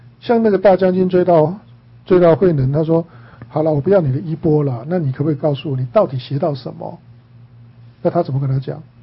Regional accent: China; 我们中国人不是讲一句话吗？千夫所指，无病而死嘛。

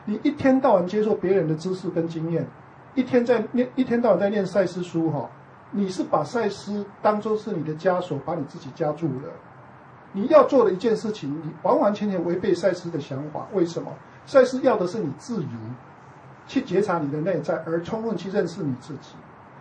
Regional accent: Taiwan

